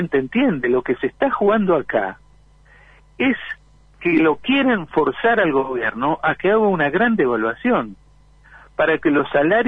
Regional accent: Argentina; yo, como patriota argentino, estoy a favor de la solvencia fiscal.

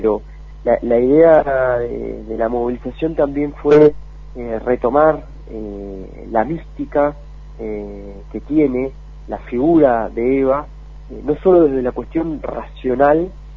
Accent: Argentina; lo estamos necesitando como pueblo argentino, como trabajadores y trabajadoras.

